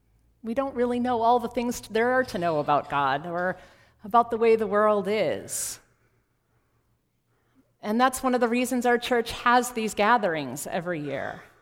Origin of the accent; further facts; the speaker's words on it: Virginia, United States; There was a Navy chaplain from my home state of Virginia